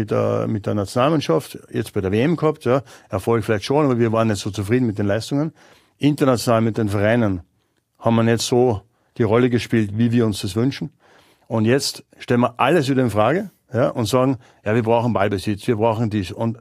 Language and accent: German; Austria; waren wir 10 oder 15 Jahre stolz als Österreicher, dass wir das Pressing spielen.